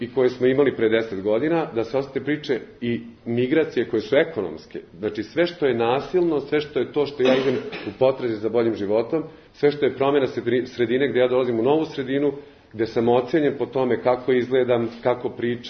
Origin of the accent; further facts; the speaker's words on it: Bosnia & Herzegovina; now in Serbia; ja sam bio izbjeglica na vrlo, možemo to reći banalnom nivou, ja sam došao iz Bosne za Srbiju